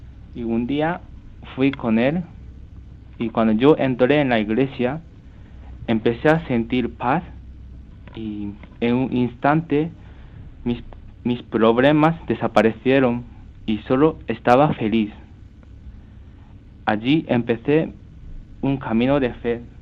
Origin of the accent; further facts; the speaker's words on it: Japan; Spanish is a second language; now in Toledo, Spain; soy japonés, tengo 24 años. Ahora estoy en un seminario de Toledo preparándome para ser sacerdote.